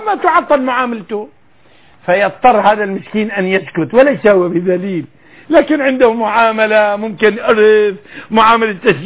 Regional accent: Syria; أكبر سكير وحشاش عندنا في سوريا يحترم المساجد

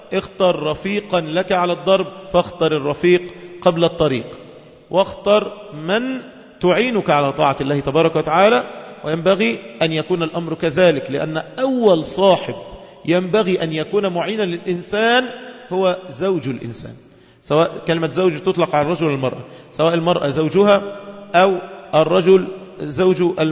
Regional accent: Egypt; بلادنا مصر

